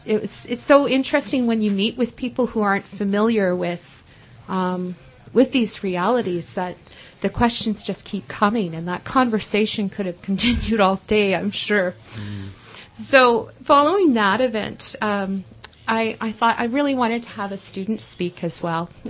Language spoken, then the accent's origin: English; British Columbia, Canada; I'm growing up in British Columbia, we didn't grow up with treaty.